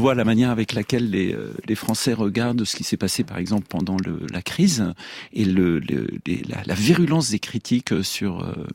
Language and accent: French; Lebanon; Moi, je suis Libanais, je resterai Libanais